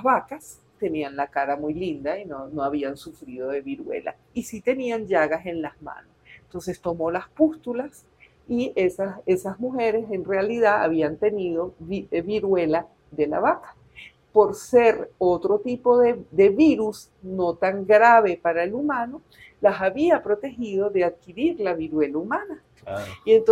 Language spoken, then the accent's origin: Spanish; Venezuela; Pero en el corazón soy venezolana.